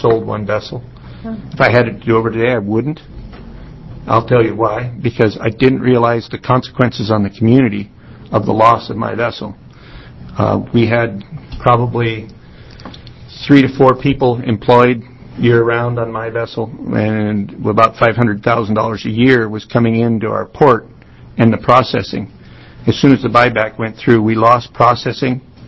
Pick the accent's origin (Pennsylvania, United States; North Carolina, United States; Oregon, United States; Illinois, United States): Oregon, United States; as I said, Hecate, not Aceta. I am local. I'm not from California. That's how we tell the difference.